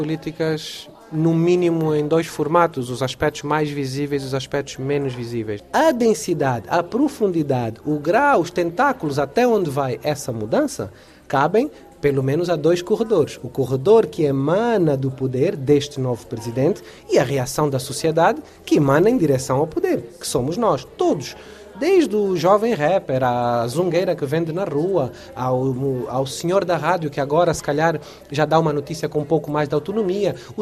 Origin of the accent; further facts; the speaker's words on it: Angola; eu sou de Angola